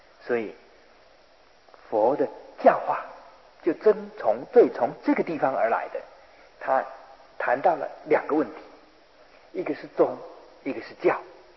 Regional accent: Yilan, Yilan County, Taiwan; 好像每一个台风一来就往我的家乡宜兰来，我们宜兰的那个山那个地形就像一个本机啊

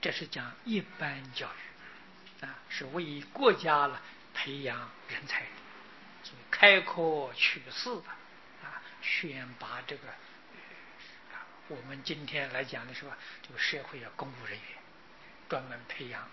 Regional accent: China; 今年按我们中国人的算法，是佛陀灭后啊3019年啊，3019年。

